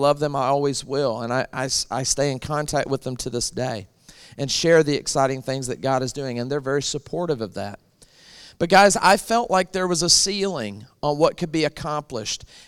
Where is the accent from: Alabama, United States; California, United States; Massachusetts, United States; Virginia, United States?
Alabama, United States; So I was born and raised in Alabama all my life.